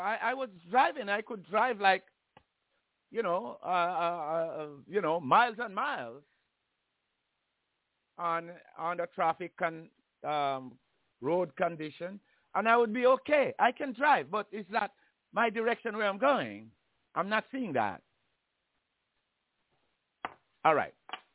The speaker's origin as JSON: {"language": "English", "country": "Jamaica", "tie": "born or raised there", "said": "And I grew up in Jamaica."}